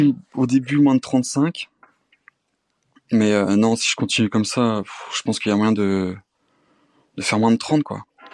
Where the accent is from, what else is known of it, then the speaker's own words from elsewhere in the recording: Réunion, France; Alors que, ouais, quand on est de la Réunion, moi, c'est que des escaliers, hein.